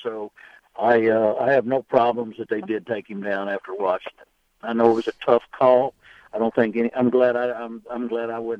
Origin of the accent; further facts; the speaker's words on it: Lexington, Kentucky, United States; Gene's brother was a neighbor of us when I grew up in Lexington.